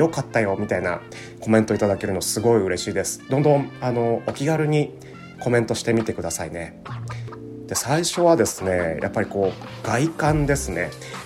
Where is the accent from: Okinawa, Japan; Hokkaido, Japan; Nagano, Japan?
Nagano, Japan; Azumino; 僕ここで生まれてここで育っているんですけど